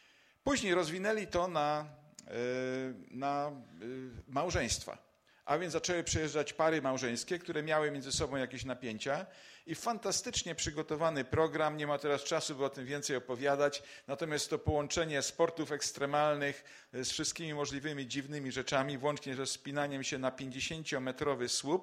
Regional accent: Gliwice, Silesian Voivodeship, Poland; now in Wisła, Poland; Ja jestem z Gliwic oryginalnie, a teraz mieszkam w Wiśle.

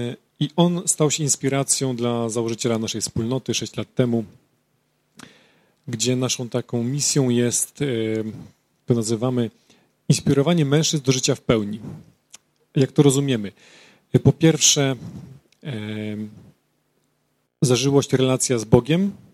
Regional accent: Lublin, Lublin Voivodeship, Poland; Jesteśmy z Lublina.

